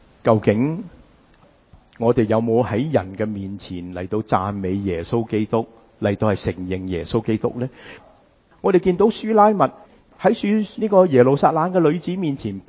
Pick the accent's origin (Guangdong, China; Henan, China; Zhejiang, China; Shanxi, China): Guangdong, China; 这个好像我们广东人说心有余而力不足